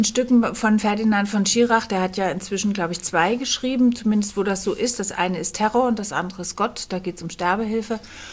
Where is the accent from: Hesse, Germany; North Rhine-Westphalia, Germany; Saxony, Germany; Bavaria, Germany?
Hesse, Germany; Kassel; born there; now in Berlin, Germany; Ich bin geboren in Kassel und lebe seit 20 Jahren in Berlin